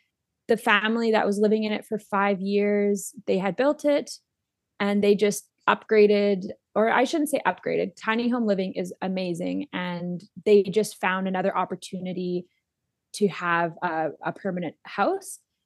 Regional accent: Winnipeg, Manitoba, Canada; now in Selkirk, Canada; and I grew up in Winnipeg.

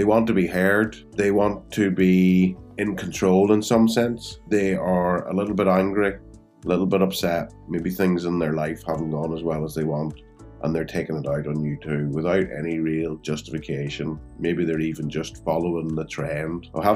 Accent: Ireland; And as an Irishman, I think that's very much part of our culture.

